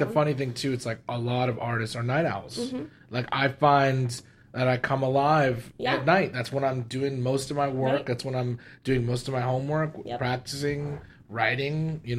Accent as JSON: {"language": "English", "town": "Arcadia", "region": "California", "country": "United States", "tie": "born or raised there", "said": "I grew up in Arcadia, so I was like right next to the school."}